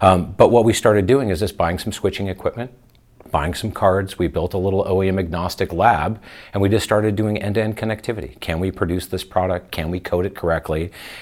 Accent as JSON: {"language": "English", "region": "California", "country": "United States", "tie": "born or raised there", "said": "But my journey into this was back in the 90s. I grew up in Orange County."}